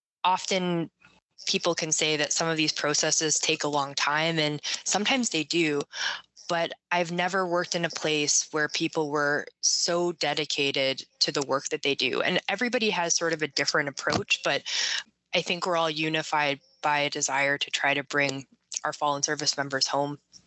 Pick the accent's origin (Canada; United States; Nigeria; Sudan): Canada; I'm Canadian originally.